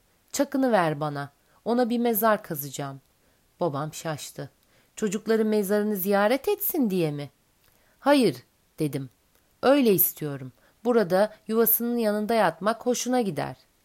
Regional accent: Aegean Region, Turkey; Biz Egeliyiz. Bizim oralarda K'ler hep G diye söylenir.

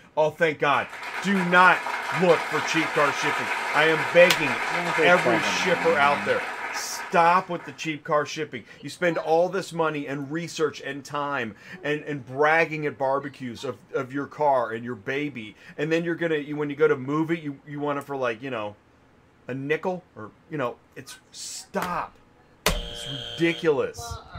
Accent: Canada; I'm Canadian.

